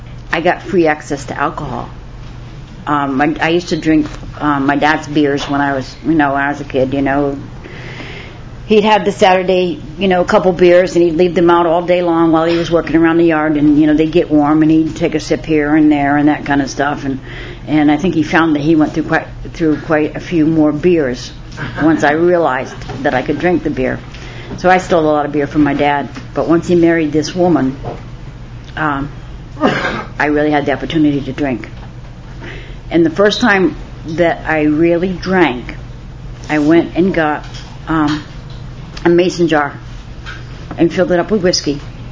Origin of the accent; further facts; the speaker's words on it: Connecticut, United States; born there; A little bit about me. I was born in Connecticut. I have three sisters, and my mom died when I was six.